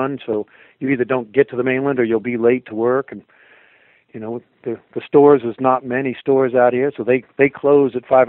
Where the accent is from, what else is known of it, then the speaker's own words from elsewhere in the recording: Maine, United States; also born or lived in Los Angeles / Denver; I grew up here in Maine and then took off, went around the country. I was living out in L.A. for over a decade, 15 years, I guess, and then Denver for a while.